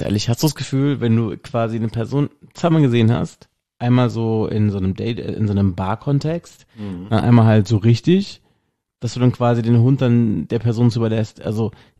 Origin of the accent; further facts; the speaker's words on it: Baden-Württemberg, Germany; bei uns im Schwarzwald